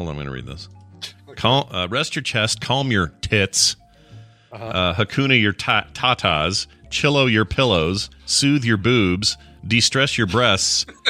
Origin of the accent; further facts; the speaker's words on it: Canada; since I'm Canadian.